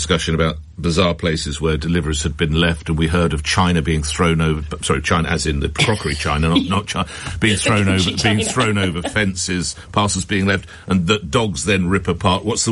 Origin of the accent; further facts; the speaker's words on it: United Kingdom; Well, there we are. I'm a Brit. Get me out of there.